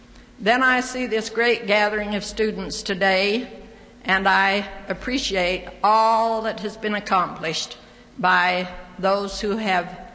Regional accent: Salt Lake City, Utah, United States; born there; If you notice, he said I was born in Salt Lake City, and he didn't say when.

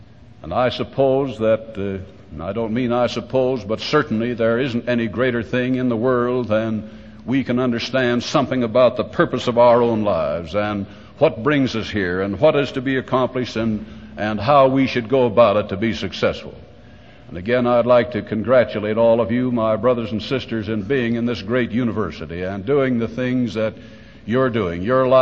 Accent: Salt Lake City, Utah, United States; from Salt Lake City

